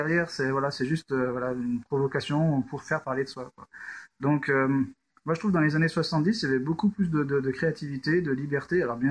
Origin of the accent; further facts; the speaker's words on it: Saint-Étienne, Auvergne-Rhône-Alpes, France; donc moi je suis désolé, mais je suis de Saint-Étienne, hein, pas ma faute.